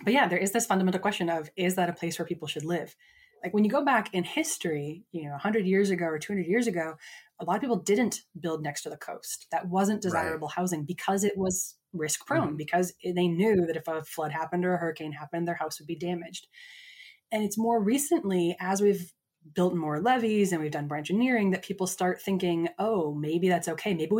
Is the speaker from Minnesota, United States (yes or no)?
yes; Minnesota, United States; But then, so I grew up in Minnesota on Lake Superior.